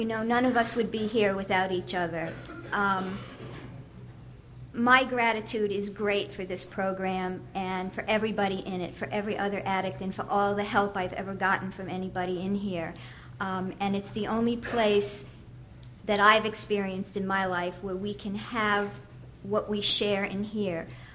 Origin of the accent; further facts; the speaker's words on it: Winthrop, Massachusetts, United States; I'm from Winthrop, Massachusetts, and I'd like to thank the committee for asking me to do this.